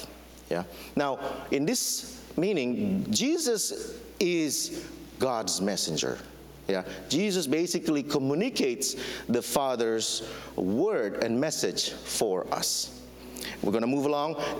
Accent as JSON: {"language": "English", "country": "Indonesia", "said": "For example, I'm originally from Indonesia."}